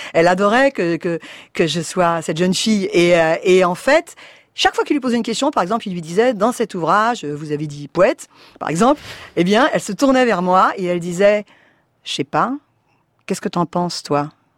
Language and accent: French; France; je suis française, je n'aime pas dire tout ça.